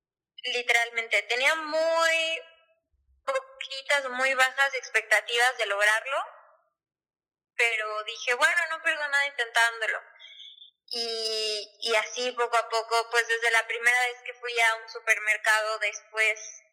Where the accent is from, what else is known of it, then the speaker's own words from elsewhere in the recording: Campeche, Mexico; moved away as an adult; now in Mérida, Mexico; Soy de Campeche. Nací en Campeche y ahí viví 17 años, pero para entrar, o sea, cuando empecé a estudiar la universidad, me fui a vivir a Mérida.